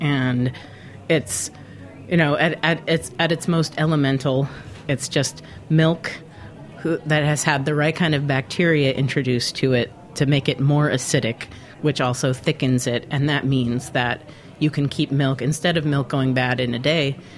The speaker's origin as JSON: {"language": "English", "town": "San Francisco", "region": "California", "country": "United States", "tie": "born or raised there", "moved": "as an adult", "lives_now": "New York, United States", "said": "And having grown up in the San Francisco Bay Area, I was used to a certain level of sour in my sourdough."}